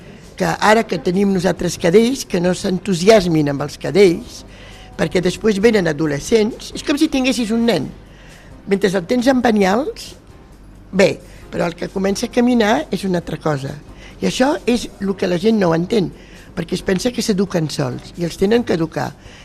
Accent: France; jo sóc francesa

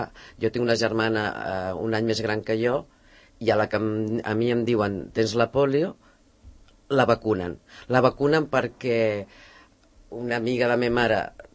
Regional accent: Moià, Catalonia, Spain; era la festa major del meu poble, que sóc de Muià

